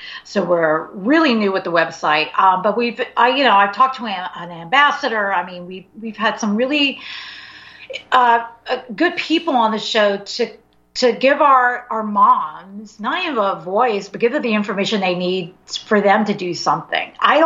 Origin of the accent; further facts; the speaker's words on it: Virginia, United States; Oh, yeah, Virginia.